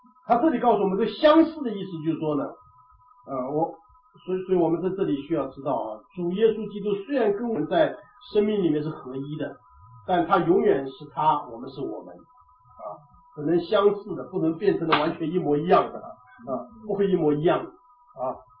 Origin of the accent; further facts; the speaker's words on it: China; 那么我们中国人常讲这个人是江山易改，本性难移啊。